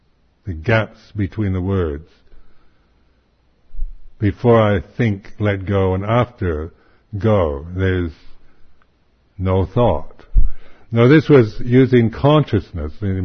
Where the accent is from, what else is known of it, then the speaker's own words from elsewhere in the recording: Seattle, Washington, United States; now in United Kingdom; being American, being somebody from Seattle, I'm also British now.